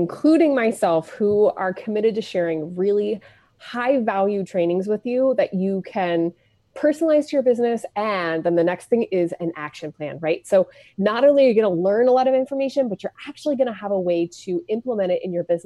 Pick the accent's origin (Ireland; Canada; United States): Canada; Calgary, Alberta; I'm originally from Calgary, Alberta, in Canada